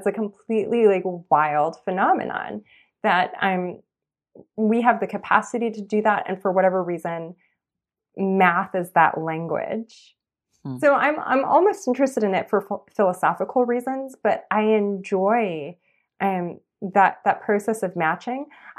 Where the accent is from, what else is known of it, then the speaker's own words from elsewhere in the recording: Los Angeles, California, United States; because I grew up in East Los Angeles and I grew up in like a primarily like Chicano and also like Centro Americano like community.